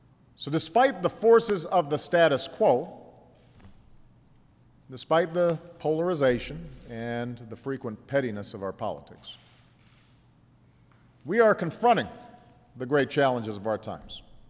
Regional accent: Chicago, Illinois, United States; Let me thank Pastor Heibels from near my hometown in Chicago

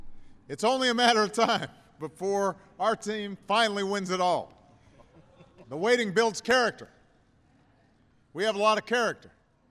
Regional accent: Chicago, Illinois, United States; congratulations on bringing a world championship to my hometown, the city of Chicago.

